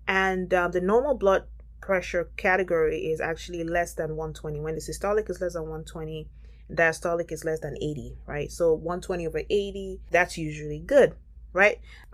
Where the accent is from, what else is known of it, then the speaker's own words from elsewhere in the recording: Nigeria; as a Nigerian